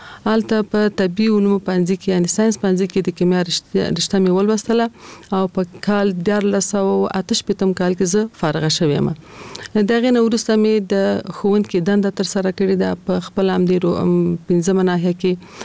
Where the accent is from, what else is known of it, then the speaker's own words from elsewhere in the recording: Kabul, Afghanistan; د مشران جرګې انتصابي سناتوره یم. په کال 1940 کال کې زه په کابل ښار کې زیږیدلې یم. زیګون می په کابل کې شوه ده او ژوند می هم د کابل ښار په 15 مناحیه کې یعنی د خوشحال مینه منطقه کې ما ژوند کړی ده.